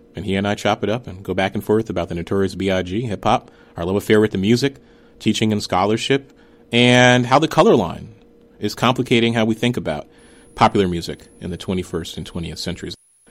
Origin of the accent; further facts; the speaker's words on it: New Haven, Connecticut, United States; now in Chicago, United States; Growing up in New Haven, the home of Louie's Lunch, greatest hamburgers in America